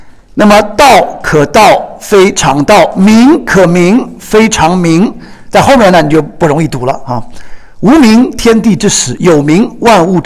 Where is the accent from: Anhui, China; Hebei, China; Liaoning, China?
Anhui, China; 我出生在一个安徽的一个小城啊，你们要知道这个在哪里呢，就是这个城讲出来呢大家不知道，可能你们知道南京在哪里，我家就在南京旁边很近的地方啊。我20岁人的时候信主的，在上海，21岁在上海受浸的